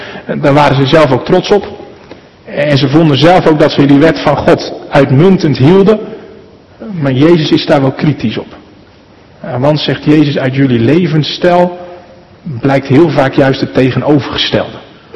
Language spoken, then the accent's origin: Dutch; Netherlands; Het belangrijkste wat ik geleerd heb in Malawi is wel dat wij als Nederlanders ontzettend gelukkig moeten zijn. Dat we hier in Nederland zijn geboren.